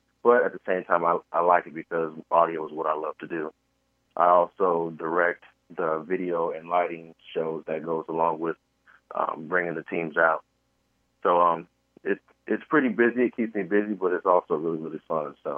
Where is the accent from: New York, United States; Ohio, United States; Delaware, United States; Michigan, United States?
Michigan, United States; Detroit; now in North Carolina, United States; Well, I'm originally from Michigan, Sacramento, Michigan, okay. And grew up in the Detroit area. But I live in North Carolina.